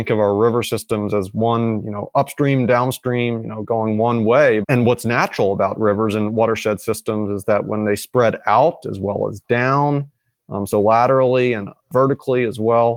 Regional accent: Northeast, United States; And I grew up in the Northeast and spent a lot of time in Northern New York and New England, you know, doing hiking and stuff.

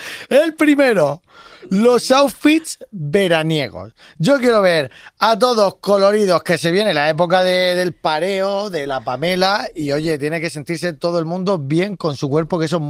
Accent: Jabalí Viejo, Region of Murcia, Spain; Buena pedanía de Murcia.

